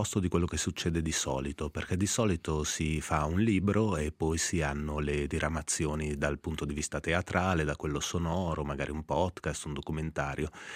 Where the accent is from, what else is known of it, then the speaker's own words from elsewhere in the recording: Switzerland; un francese, uno scozzese e un canadese, più io svizzero